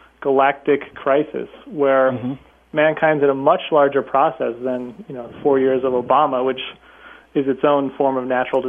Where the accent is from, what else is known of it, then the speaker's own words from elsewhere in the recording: Pacific Northwest, United States; which I'm familiar with because I grew up in the Northwest.